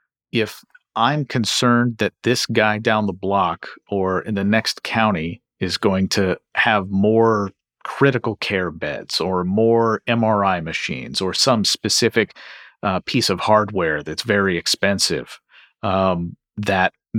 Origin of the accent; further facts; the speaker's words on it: Kentucky, United States; And in my home state of Kentucky